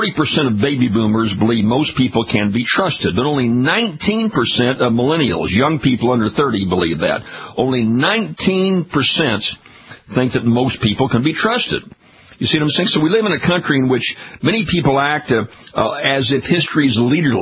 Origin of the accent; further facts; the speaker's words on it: Louisiana, United States; Got one in my home state, Mary Landrieu, in real political trouble.